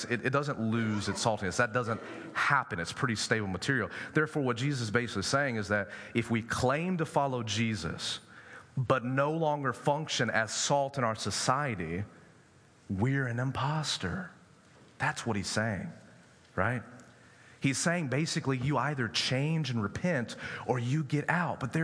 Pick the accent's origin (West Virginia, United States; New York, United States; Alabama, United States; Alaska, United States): Alabama, United States; Mobile; Like, I'm from Mobile, Alabama. We ate grits all the time. Waffle House was the place.